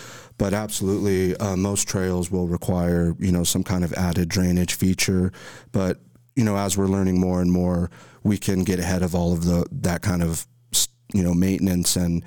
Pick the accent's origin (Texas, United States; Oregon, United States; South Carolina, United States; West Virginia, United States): Texas, United States; El Paso; And I grew up in El Paso, Texas, born and raised.